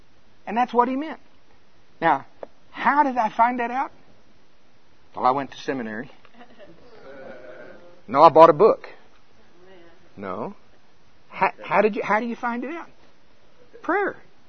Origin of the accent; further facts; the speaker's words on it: United States; I'm from Pottawatomie County.